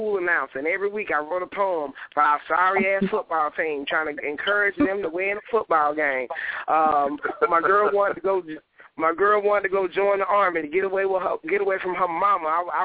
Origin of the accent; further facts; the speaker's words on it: Atlanta, Georgia, United States; Because I would tell them I'm from the Swats, because there wasn't nobody from Atlanta doing poetry, period.